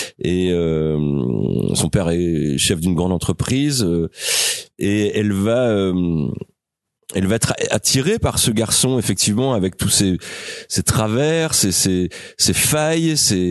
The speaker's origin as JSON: {"language": "French", "town": "Issoudun", "region": "Centre-Val de Loire", "country": "France", "tie": "born or raised there", "said": "moi j'ai grandi à Issoudun, donc une petite ville entourée de colza"}